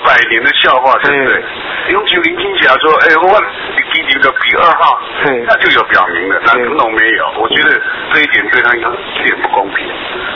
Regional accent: Taiwan; 我是台湾人，我台湾囡仔，我52岁

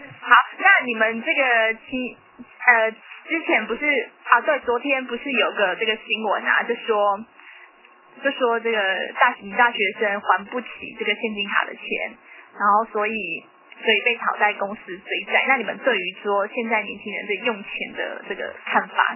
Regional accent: Taiwan; 人家会觉得我们台湾人就是很淳朴

